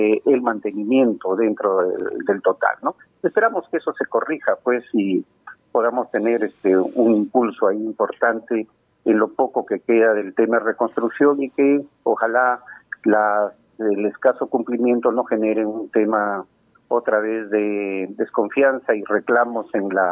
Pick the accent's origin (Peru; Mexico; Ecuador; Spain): Peru; Para nosotros es más fácil como peruanos ir a comprar a la tienda